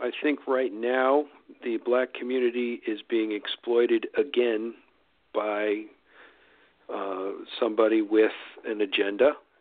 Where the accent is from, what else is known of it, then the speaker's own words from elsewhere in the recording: New Jersey, United States; I'm from New Jersey. We identify with that.